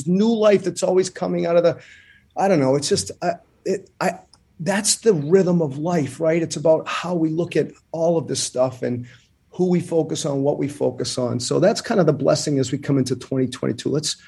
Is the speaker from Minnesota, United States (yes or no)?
no; North Reading, Massachusetts, United States; So I went back. I grew up in North Reading. You know, I loved growing up. I loved my town.